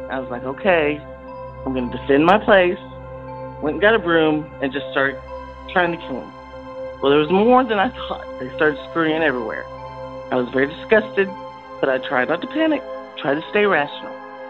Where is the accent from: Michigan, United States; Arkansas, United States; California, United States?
Arkansas, United States; Fort Smith; I was living in my hometown of Fort Smith, Arkansas at the time